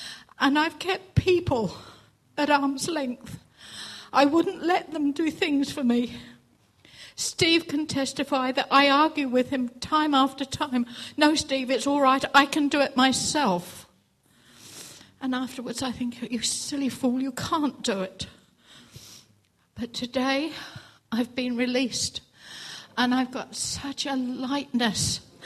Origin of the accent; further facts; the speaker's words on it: Tokoroa, Waikato, New Zealand; and I'm from Tokoroa, and my very, very good friends, they laid hands on me earlier.